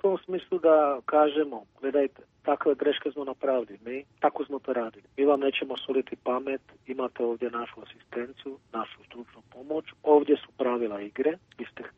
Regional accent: Czechia; Croatian is a second language; Sve uvijek, vi to znate bolje nego ja, ne samo kod nas u Češkoj

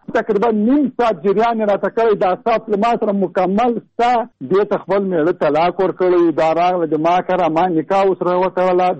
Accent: Jalalabad, Nangarhar, Afghanistan; دا د کابل وه، زه د جلال آباد.

